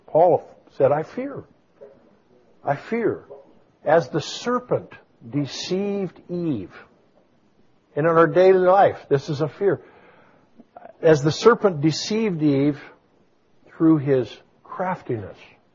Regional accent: Pittsburgh, Pennsylvania, United States; moved away; I grew up in Pennsylvania until 1960 in the western part, you know, in Pittsburgh area. And I love Pennsylvania.

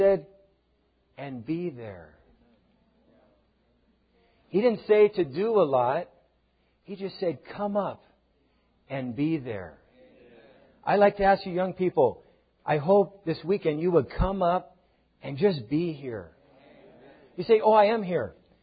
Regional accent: Riverside, California, United States; Me too. I'm from Riverside. All the smog, it ends up right in Riverside. Yeah. We get all the smog. Sometimes we can't even see the mountains in our backyard because the smog is so thick.

